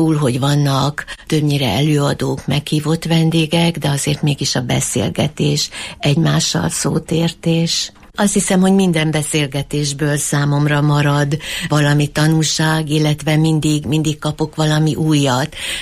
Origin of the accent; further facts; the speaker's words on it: Miskolc, Borsod-Abaúj-Zemplén, Hungary; én miskolci vagyok, itt születtem, az életem nagy részét itt töltöttem, és hát nekem ez volt a természetes közeg, amiben itt éltem, viszont amikor annak idején elkerültem Pécsre